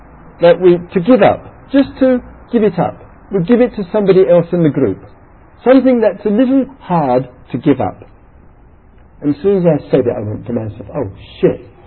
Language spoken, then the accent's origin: English; Totnes, South West England, United Kingdom; In my hometown once, I was running on in Totnes, it's in the west country of England, it's called, it's referred to in England as Britain's New Age capital